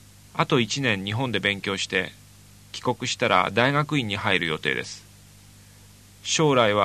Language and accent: Japanese; Canada; Japanese is a second language; now in Japan; カナダから参りました。今年の7月に日本に参りまして、